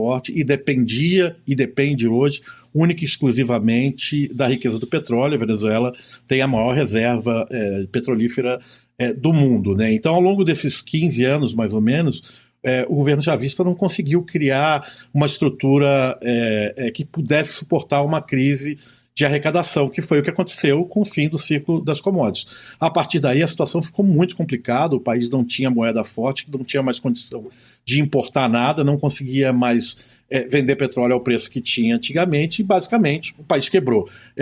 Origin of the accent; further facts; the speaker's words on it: Brazil; Sou brasileiro, operando com um telefone celular, sem câmera, aquela coisa toda.